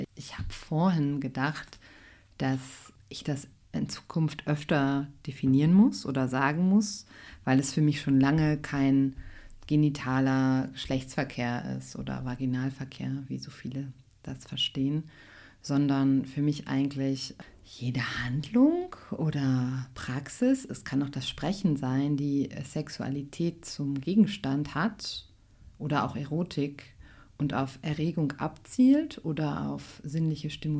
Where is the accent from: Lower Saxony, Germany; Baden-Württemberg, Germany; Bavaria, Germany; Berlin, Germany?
Berlin, Germany; ich bin aus Berlin